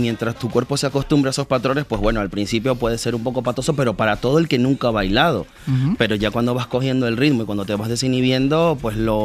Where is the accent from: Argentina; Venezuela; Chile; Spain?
Venezuela; Yo soy de Venezuela.